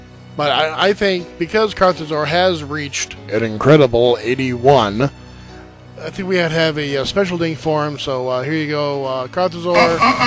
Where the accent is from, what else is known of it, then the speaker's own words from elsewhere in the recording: New England, United States; Hey, I'm from New England. I'm concerned with Senator Kennedy.